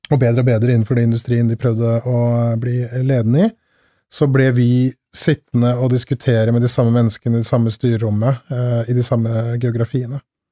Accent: Sweden; now in Norway; Jeg kom da også fra Sverige

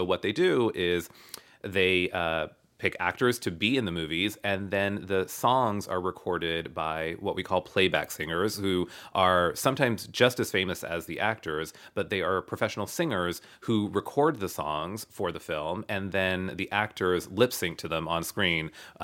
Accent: United States; born there; as an Indian American who was born here in the United States.

